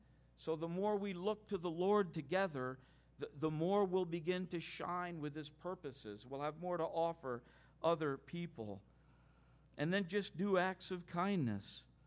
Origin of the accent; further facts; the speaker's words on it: Manila, Metro Manila, Philippines; I remember where I grew up in Manila